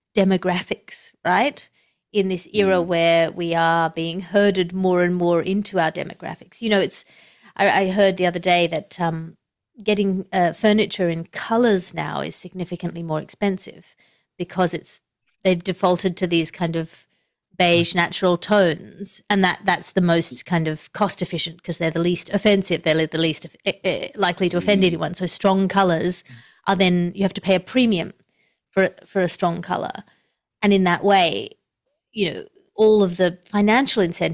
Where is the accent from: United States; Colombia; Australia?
Australia; I'm from Australia, but I'm not that kind of Australian.